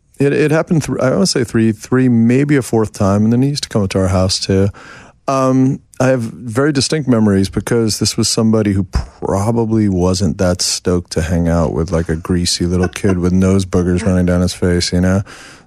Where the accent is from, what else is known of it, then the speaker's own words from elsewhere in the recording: New York, United States; I was in New York till I was the age of 40.